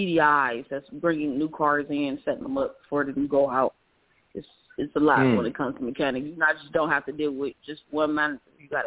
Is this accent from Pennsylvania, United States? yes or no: no; Cleveland, Ohio, United States; Cleveland, Ohio. Born and raised Cleveland, Ohio.